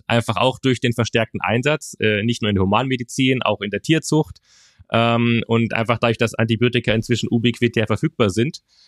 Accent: Bamberg, Bavaria, Germany; Also ich bin ursprünglich aus Bamberg

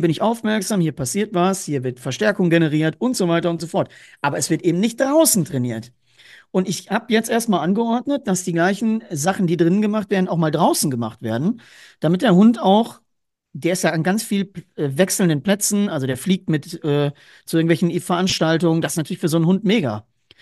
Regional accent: Essen, North Rhine-Westphalia, Germany; born there; Sie kommt ja gebürtig aus Düsseldorf, ich aus Essen.

